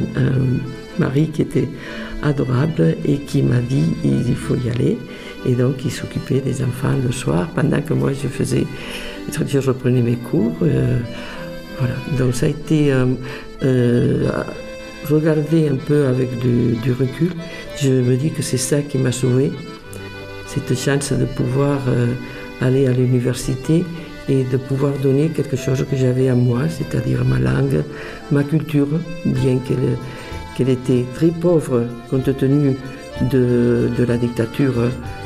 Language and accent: French; Tarragona, Catalonia, Spain; French is a second language; moved away as an adult; now in France; Je suis née à Tarragone et j'y ai vécu jusqu'à l'âge de 21 ans, pendant le franquisme.